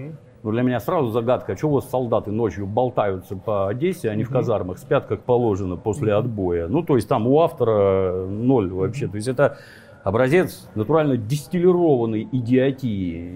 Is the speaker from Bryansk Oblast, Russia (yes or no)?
no; Saint Petersburg, Russia; я из Питера